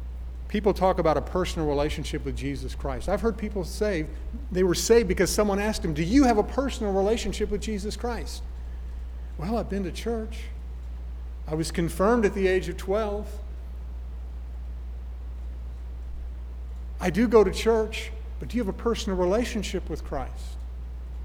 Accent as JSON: {"language": "English", "town": "Denver", "region": "Colorado", "country": "United States", "tie": "born there", "said": "I was born in Denver, Colorado in 1953, and I came from my dad and mom."}